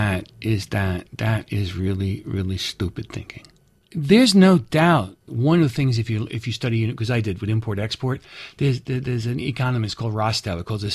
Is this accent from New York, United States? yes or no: yes; New York City, New York, United States; I come from Americas. I come from New York City. And I lived next to San Francisco, Silicon Valley, where money everywhere.